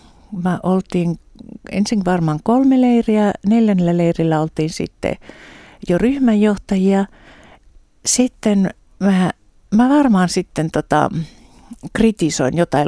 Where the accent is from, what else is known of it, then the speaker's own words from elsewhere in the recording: Savo, Finland; kun mä oon savolainen